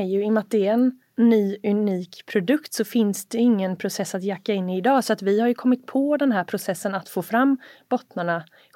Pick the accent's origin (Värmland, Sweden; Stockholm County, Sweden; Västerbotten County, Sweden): Västerbotten County, Sweden; Skäran; Alltså jag är uppväxt i Skäran.